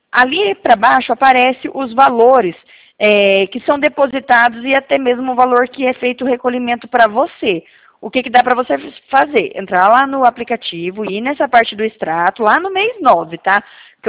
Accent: Paraná, Brazil; Porque eu sou do Paraná.

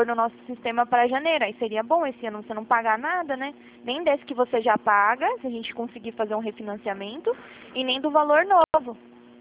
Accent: Prudentópolis, Paraná, Brazil; born there; eu nasci lá em Prudentópolis, no Paraná, é uma região que só tem russo, ucraniano

